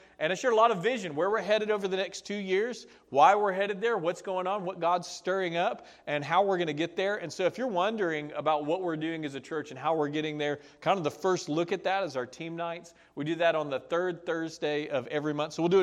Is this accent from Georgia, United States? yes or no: yes; Georgia, United States; Now, I grew up in Georgia on 86 acres in the woods, and there was a 12-acre lake right there.